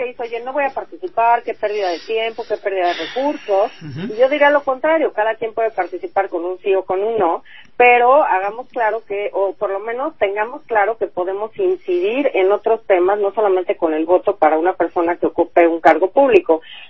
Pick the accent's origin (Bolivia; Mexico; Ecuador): Mexico; todas y todos como mexicanos pues tenemos